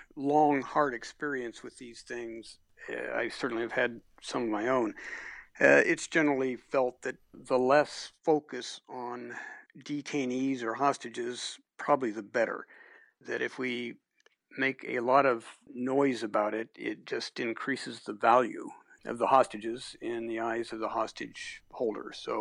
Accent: United States; Two places in the world I absolutely would not go to as an American citizen would be North Korea and Iran.

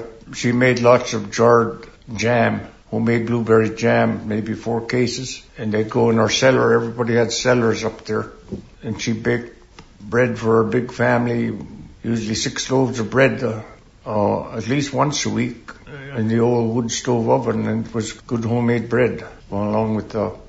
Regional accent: Nyack, New York, United States; We went to Boy Scouting together in Nyack.

